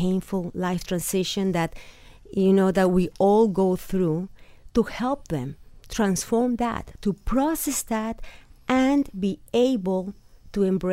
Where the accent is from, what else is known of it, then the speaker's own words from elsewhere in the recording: Nicaragua; Well, yes, when I was 12, I lost my father. I'm from Nicaragua, and he died when we were living there.